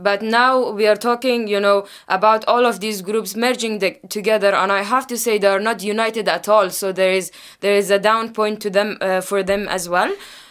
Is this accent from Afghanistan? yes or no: yes; Mazar-e-Sharif, Balkh, Afghanistan; English is a second language; I'm from Mazar-e-Sharif, which is in the north of Afghanistan.